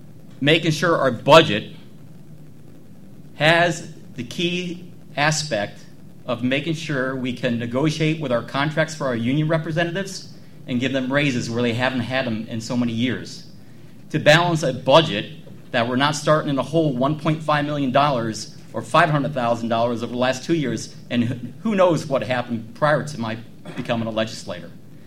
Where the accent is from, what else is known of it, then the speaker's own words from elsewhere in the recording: Leeds, New York, United States; But I grew up in Greene County. I grew up in Leeds.